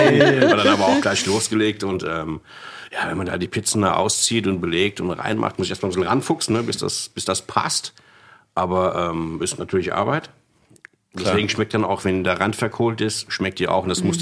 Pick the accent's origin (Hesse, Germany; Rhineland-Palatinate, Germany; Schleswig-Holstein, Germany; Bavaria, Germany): Hesse, Germany; Frankfurt; born there; gebürtiger Frankfurter